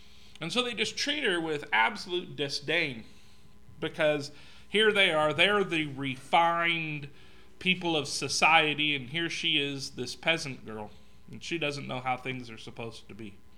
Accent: Los Angeles, California, United States; I grew up in Los Angeles around where gangs were a real problem.

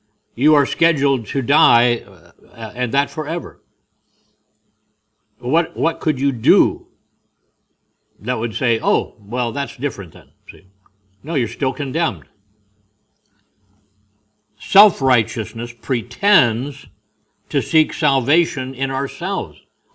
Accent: Indianapolis, Indiana, United States; And I was the outsider from Indianapolis, you know.

